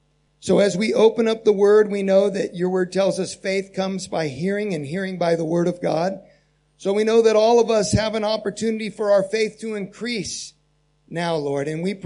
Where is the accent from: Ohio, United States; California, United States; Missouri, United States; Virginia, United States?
Virginia, United States; Harrisonburg; As Christian said, I'm from Harrisonburg, Virginia, 11-hour time difference.